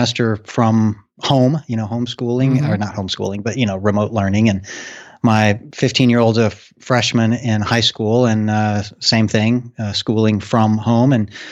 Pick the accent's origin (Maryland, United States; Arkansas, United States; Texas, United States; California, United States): Arkansas, United States; now in Cincinnati, United States; That's right. Good memory. The state of Arkansas